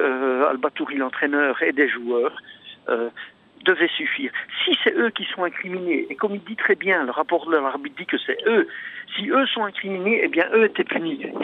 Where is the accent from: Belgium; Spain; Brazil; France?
Belgium; Flanders; first language Dutch; French is a second language; Je suis un flamand, donc un néerlandophone à la base. Donc je suis un président flamand dans un club wallon